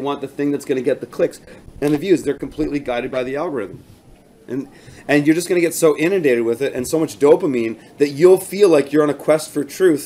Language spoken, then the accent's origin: English; Canada; I'm a Canadian, but my people, as far as the United States go, are Southerners. I go down to Tennessee, Arkansas, those places, that's people